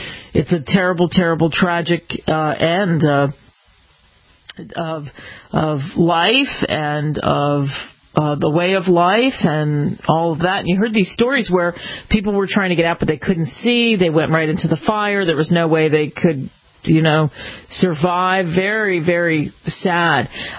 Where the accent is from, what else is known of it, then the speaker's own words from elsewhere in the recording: East Coast, United States; also born or lived in California; I lived in California, and not being from California, and of course growing up in the East Coast